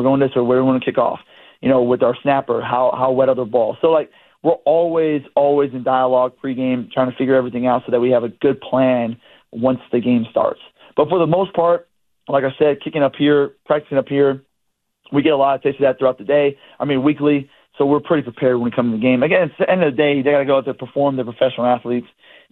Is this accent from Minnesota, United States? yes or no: no; Texas, United States; Like, where I'm from Texas, no one drank eggnog in Texas. Like, no one even talks about eggnog.